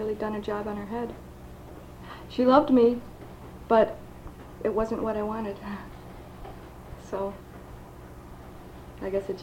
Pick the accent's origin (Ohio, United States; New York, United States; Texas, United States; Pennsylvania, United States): New York, United States; Buffalo; born there; I'm 31 years old. I was born in Riverside, the heart of Buffalo.